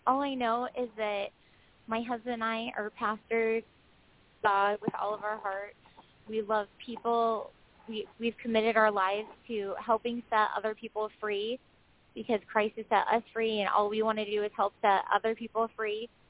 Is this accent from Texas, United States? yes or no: no; San Diego, California, United States; Oh, I was saying that, you know, I was born and raised in San Diego from a pretty liberal Democrat family.